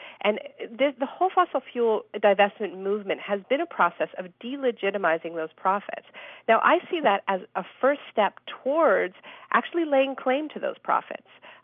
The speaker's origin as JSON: {"language": "English", "country": "Canada", "said": "I'm Canadian, and in Canada, this is really an issue that's sort of front-page news"}